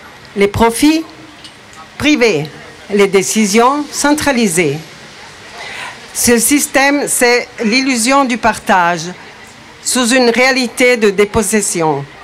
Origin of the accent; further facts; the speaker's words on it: Ticino, Switzerland; accent: Ticinese; Veuillez excuser un peu mon petit accent tessinois.